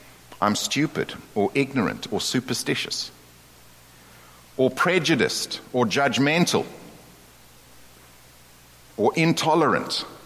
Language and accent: English; South Africa; I come from South Africa, we living there.